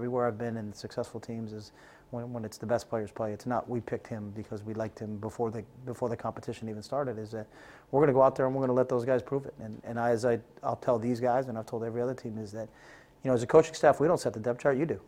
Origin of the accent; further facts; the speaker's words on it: New England, United States; or the Patriots because I'm from New England